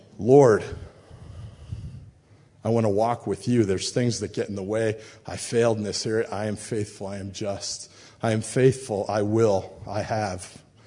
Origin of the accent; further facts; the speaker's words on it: New England, United States; I grew up in New England where it's a little cold.